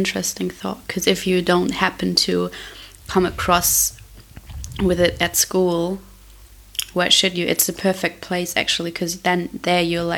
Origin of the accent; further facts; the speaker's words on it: Germany; English is a second language; now in Berlin, Germany; I am also in Berlin, because I'm from Germany.